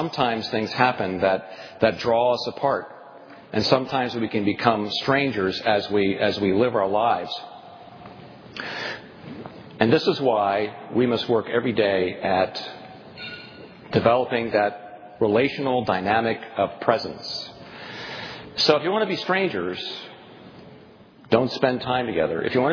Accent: Pennsylvania, United States; We're from Lancaster County, Pennsylvania. She has horse and buggy Mennonite relatives. I have horse and buggy Mennonite relatives.

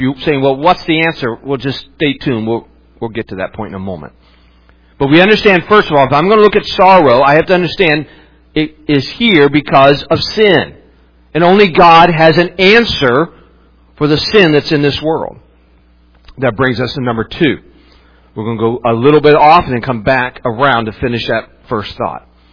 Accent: West Virginia, United States; I grew up in West Virginia.

